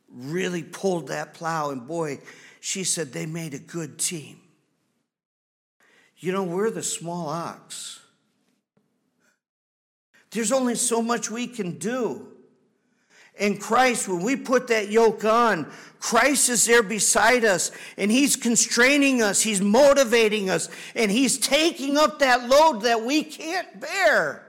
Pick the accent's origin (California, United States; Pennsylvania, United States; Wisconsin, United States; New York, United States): Wisconsin, United States; I grew up in Wisconsin. No big deal to me.